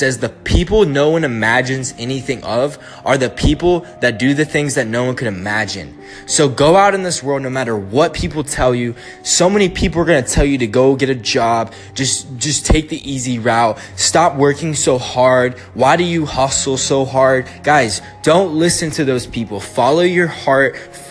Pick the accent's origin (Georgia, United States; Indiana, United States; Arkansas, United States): Georgia, United States; Atlanta; now in Las Vegas, United States; I'm from Atlanta, Georgia, and I changed my life.